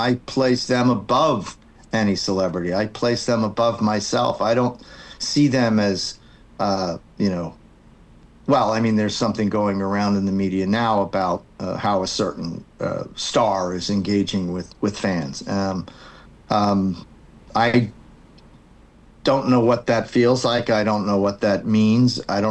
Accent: New Jersey, United States; I'm from South Jersey, and if you get a big head in South Jersey, you get knocked down real fast.

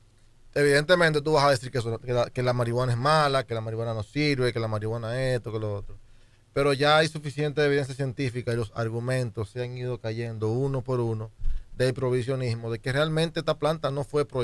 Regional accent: Dominican Republic; Pero compararnos con un país como Colombia, como Puerto Rico, que está al lado de nosotros

